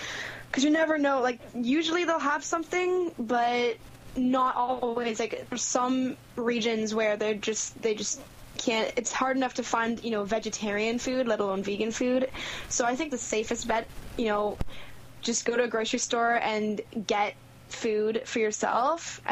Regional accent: Kitchener, Ontario, Canada; I used to do a lot of social justice and human rights in Kitchener, my hometown.

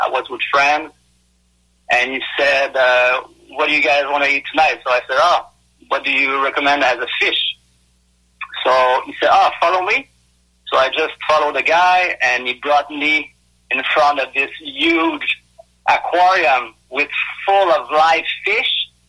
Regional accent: Quebec, Canada; I'm 48 years old, and I am originally from Quebec.

